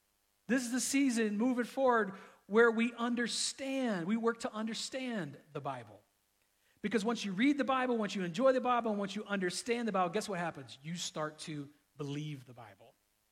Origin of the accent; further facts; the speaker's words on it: Florida, United States; Now, I grew up in Florida, so I totally get this analogy. I'm familiar with storms. I'm familiar with hurricane winds.